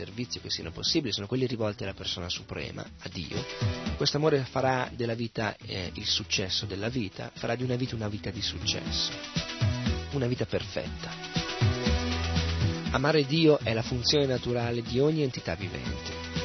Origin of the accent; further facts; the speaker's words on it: Milan, Lombardy, Italy; born there; Io sono nato a Milano 31 anni fa, non sono né un indiano né un hindu.